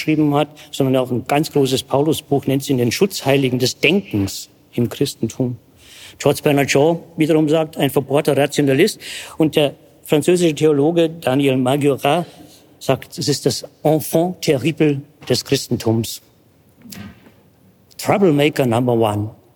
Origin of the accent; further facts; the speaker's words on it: Bavaria, Germany; vielleicht merken Sie es auch von meiner Sprache, ich komme aus Bayern. Bin aufgewachsen in einem Dorf, an einem kleinen Ort in Niederbayern. Es wird schon sehr speziell. In der Nähe von Altötting.